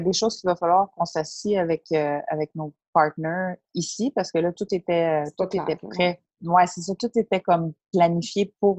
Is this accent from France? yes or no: no; Canada; sauf que chez nous, chez nous au Canada, moi personnellement, je me sentais plus en sécurité.